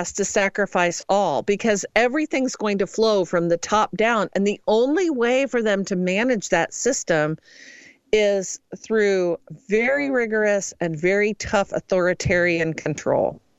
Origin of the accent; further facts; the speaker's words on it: Midwest, United States; And I look at that and I think, I'm truly from the Midwest.